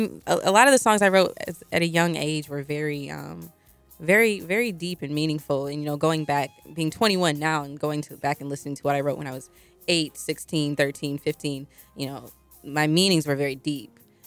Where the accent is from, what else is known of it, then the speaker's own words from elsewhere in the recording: Fayetteville, United States; I was born and raised in Fayetteville, yes.